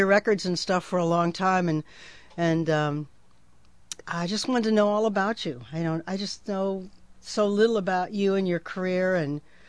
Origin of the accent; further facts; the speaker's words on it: Illinois, United States; You know, I come from Illinois.